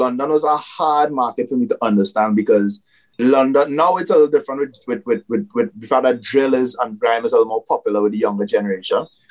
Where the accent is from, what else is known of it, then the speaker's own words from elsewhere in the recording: Trinidad & Tobago; Hey, I'm an artist from Trinidad.